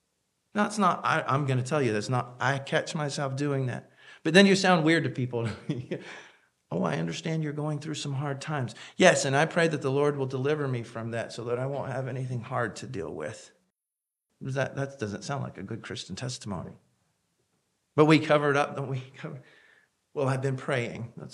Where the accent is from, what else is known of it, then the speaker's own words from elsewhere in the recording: Tennessee, United States; I'm from Tennessee. We do wear shoes.